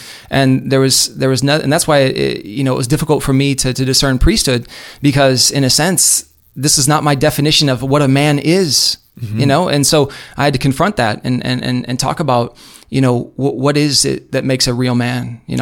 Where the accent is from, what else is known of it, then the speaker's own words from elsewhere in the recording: Bloomington, United States; And we grew up here playing in Travel Soccer League in Bloomington, and it was great.